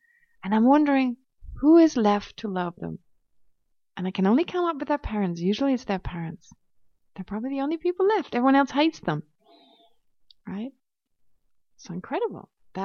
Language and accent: English; Germany; English is a second language; moved away as an adult; I came to Israel from Germany in end of the 80s. And I was in a kibbutz.